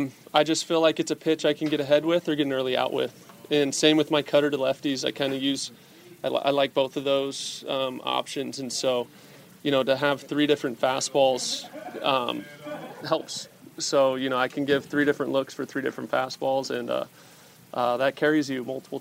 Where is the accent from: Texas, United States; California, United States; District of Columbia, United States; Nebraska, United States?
California, United States; Anaheim; just my first start in Anaheim for my hometown team